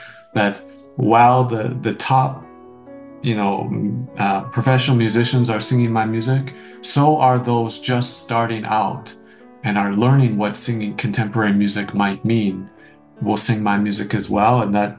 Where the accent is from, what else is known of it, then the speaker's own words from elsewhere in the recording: London, Ontario, Canada; I grew up in London.